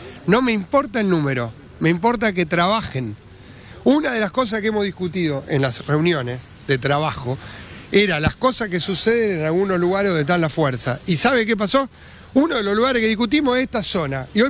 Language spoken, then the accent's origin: Spanish; Rosario, Santa Fe, Argentina; Exijamos como rosarinos que nos cuiden como nos tienen que cuidar.